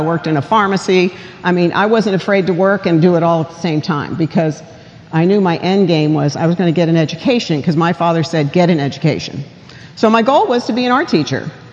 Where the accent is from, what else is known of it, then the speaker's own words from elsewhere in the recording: New Jersey, United States; So now I'm going to tell you I'm from NJ, North Jersey. Okay? And I was raised in a family of three children.